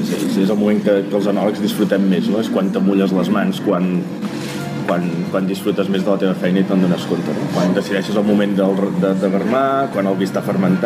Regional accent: Reus, Catalonia, Spain; Jo soc de Reus, del costat de Tarragona

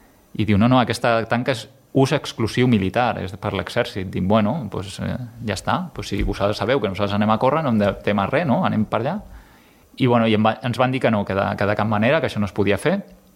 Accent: Sant Celoni, Catalonia, Spain; som de Sant Celoni i continuarem sent

